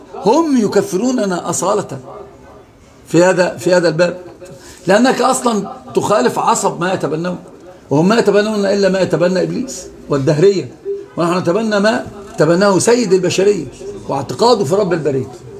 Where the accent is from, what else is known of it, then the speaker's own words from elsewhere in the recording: Egypt; عندنا في مصر كل الأنواع والأطياف